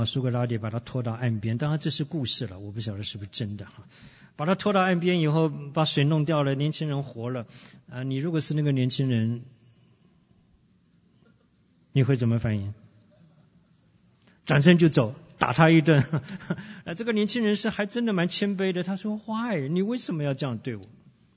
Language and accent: Chinese; Taiwan; 我从小是 MIT 的背景啊 ，Made in Taiwan， 我在台湾长大的